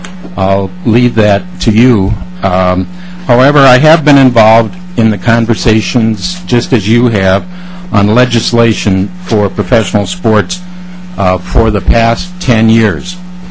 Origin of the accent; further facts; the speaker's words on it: Byron, Minnesota, United States; I grew up in Byron, Minnesota